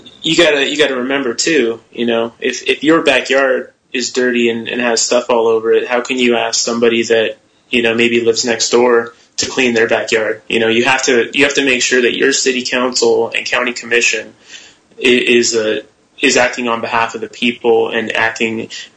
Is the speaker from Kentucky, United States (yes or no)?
no; Idaho, United States; specifically in my home state of Idaho